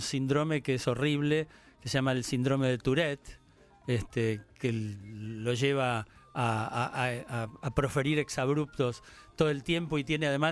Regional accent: Argentina; Soy argentino, ¿cómo no me va a significar?

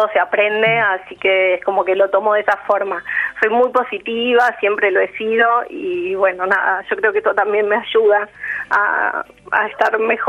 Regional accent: Saavedra, Buenos Aires Province, Argentina; also born or lived in Villa Martelli; Yo soy de Saavedra, que es al lado, pero cerca. He vivido en Villa Martelli.

